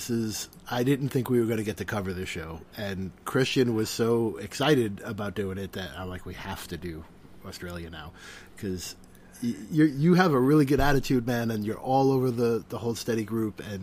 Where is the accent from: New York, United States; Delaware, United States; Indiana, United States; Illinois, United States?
New York, United States; New York City; No, I'm a New York guy. I'm in New York City.